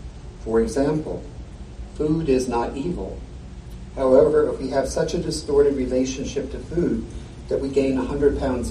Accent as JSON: {"language": "English", "town": "Cleveland", "region": "Ohio", "country": "United States", "tie": "born or raised there", "said": "met in my hometown, Cleveland, Ohio."}